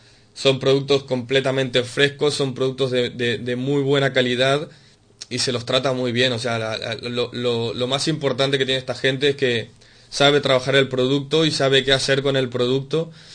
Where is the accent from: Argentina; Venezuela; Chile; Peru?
Argentina; now in Spain; no sé si se me notará la tonada, soy argentino